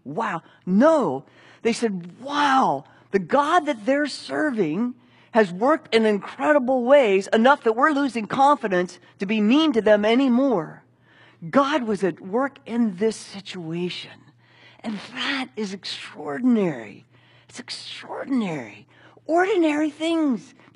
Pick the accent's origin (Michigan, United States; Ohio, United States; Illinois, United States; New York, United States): Ohio, United States; I grew up in Muskingum County, and my folks had some property there.